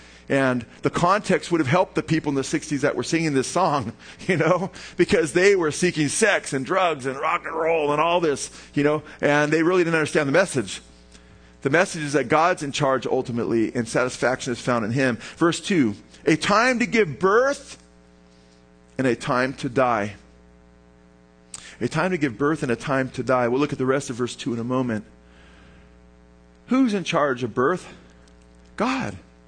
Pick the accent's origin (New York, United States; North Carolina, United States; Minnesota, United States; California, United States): California, United States; Simi Valley; I was born right here in Simi Valley. Ha. And now I'm, what am I, 32 now, Lisa? 33, something like that, you know? No, I'm 52 years old. And I'm still here.